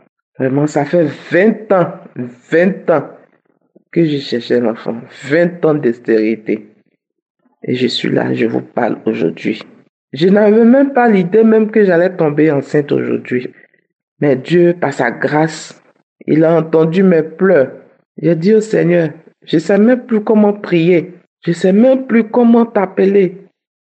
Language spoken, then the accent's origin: French; Côte d’Ivoire; Je suis une Ivoirienne.